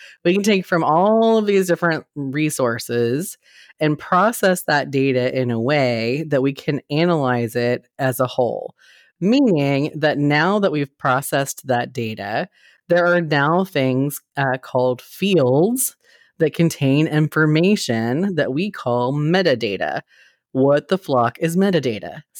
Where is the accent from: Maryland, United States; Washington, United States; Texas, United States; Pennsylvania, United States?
Texas, United States; Now, I am from Texas, and I don't even like beans in chili.